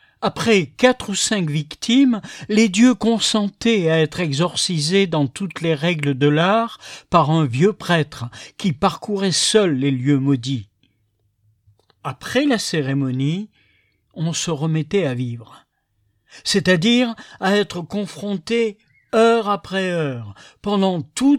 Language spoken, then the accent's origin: French; Provence-Alpes-Côte d'Azur, France; Chez nous, en Haute-Provence, on cueillait les olives à la main, une à une.